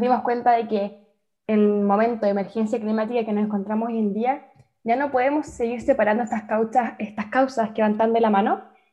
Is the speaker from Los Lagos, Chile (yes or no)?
no; Talca, Maule, Chile; yo tengo 17 años, soy de Chile, estudio Derecho, es primer año, así que estoy recién muy nuevita en la carrera. Y hace más de 2 años que me dedico un poco al activismo ambiental, desde que Fridays for Future Chile llegó a mi ciudad, a Talca